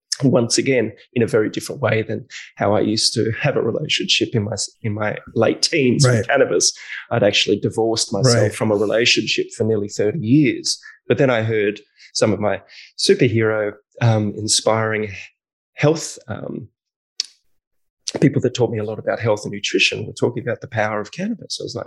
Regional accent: Australia; I'm a chef from Australia.

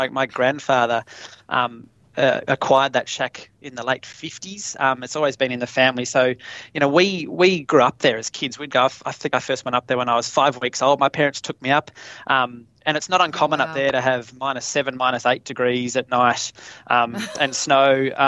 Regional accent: Tasmania, Australia; growing up in Tassie

